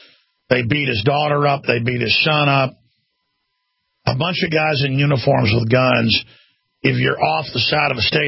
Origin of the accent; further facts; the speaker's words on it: United States; Because I'm American scum.